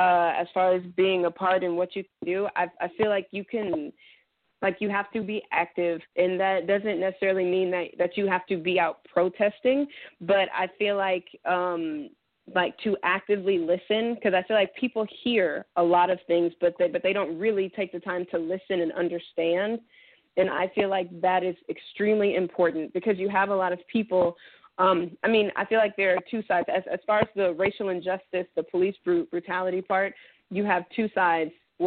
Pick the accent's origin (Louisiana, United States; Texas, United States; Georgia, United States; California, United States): Texas, United States; Dallas; So I am originally from Dallas, Texas. That's where I was raised, and that's where I currently live.